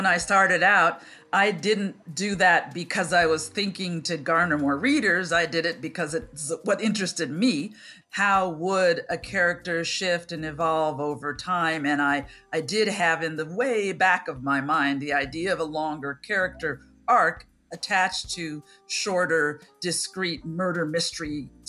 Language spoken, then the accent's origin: English; Chicago, Illinois, United States; I grew up in Center City, Chicago.